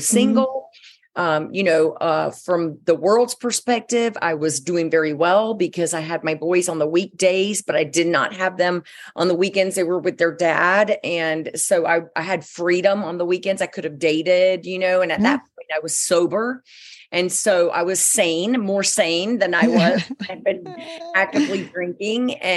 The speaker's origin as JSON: {"language": "English", "region": "Georgia", "country": "United States", "tie": "born or raised there", "said": "So, well, I grew up in Georgia, South Georgia, and I did grow up in church and was very much a lover of Jesus and all things Jesus as a child, and very family oriented until my parents got divorced when I was 13."}